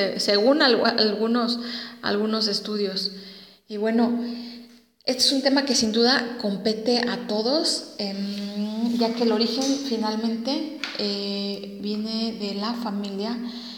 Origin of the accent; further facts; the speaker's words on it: Mexico; sobre todo como mexicanos. Lamentablemente existe mucho de esta problemática en nuestro país.